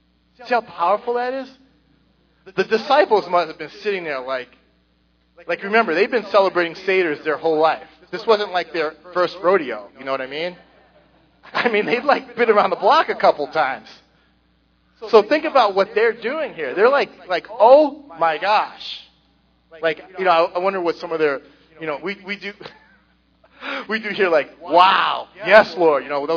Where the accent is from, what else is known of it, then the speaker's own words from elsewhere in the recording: Boston, Massachusetts, United States; One year, we're originally from Boston area